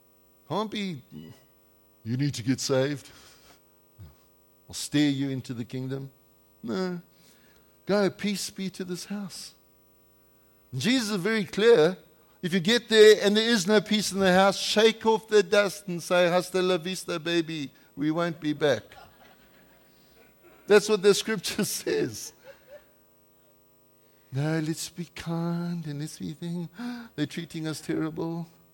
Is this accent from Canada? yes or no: yes; Canada; We're from Canada. We don't have milk in our coffee. We have cream.